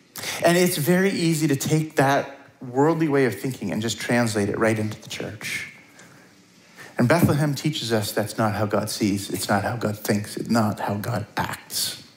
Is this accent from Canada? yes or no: yes; Vernon, British Columbia, Canada; Like, we all know that. We're from Vernon.